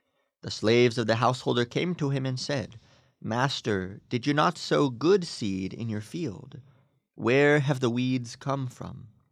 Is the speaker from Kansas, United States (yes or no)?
no; Robstown, Texas, United States; I grew up here locally in Robstown.